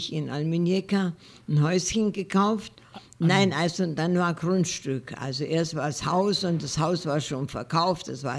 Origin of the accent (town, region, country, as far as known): Ulm, Baden-Württemberg, Germany; born or raised there